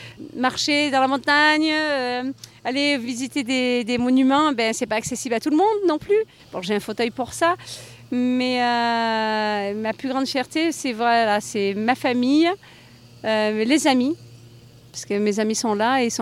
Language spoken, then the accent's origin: French; Marseille, Provence-Alpes-Côte d'Azur, France; moi, je suis de Marseille.